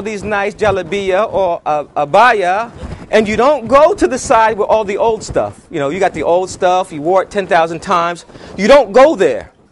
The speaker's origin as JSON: {"language": "English", "region": "England", "country": "United Kingdom", "said": "Remember, I'm English, my Arabic is sketchy."}